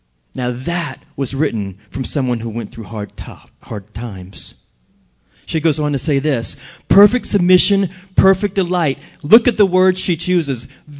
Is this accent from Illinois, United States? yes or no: no; New Orleans, Louisiana, United States; And, of course, I am from New Orleans, and I was nowhere ever near farm animals until I was a teenager.